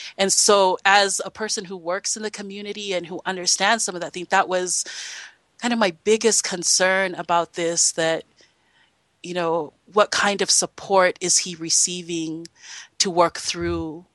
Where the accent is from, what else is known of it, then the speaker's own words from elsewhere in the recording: Utah, United States; And a lot of time people say that about me when I come from Utah